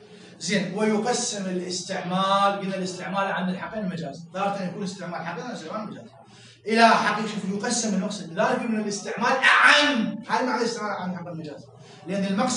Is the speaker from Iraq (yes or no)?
yes; Iraq; ولكن احنا بعد عراقيين نعرف روحنا بأجل ما كنا عايشين فيه